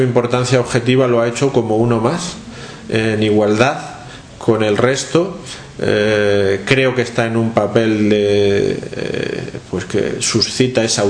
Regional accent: Spain; yo lo haría como español y como miembro de una comunidad amplia como es España.

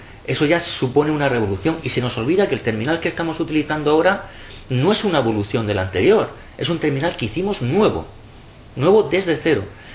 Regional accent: Region of Murcia, Spain; also born or lived in Andalusia; Yo que soy andaluciano, mitad andaluz, mitad murciano, los que somos de la huerta lo decíamos mucho

